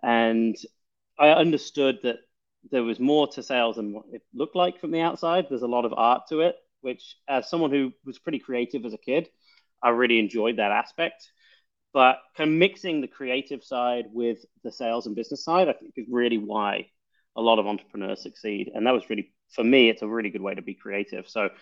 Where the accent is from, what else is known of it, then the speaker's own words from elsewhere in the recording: Birmingham, West Midlands, United Kingdom; I came from England, as some of you might tell. I was a pretty standard upbringing in Birmingham in the middle of England.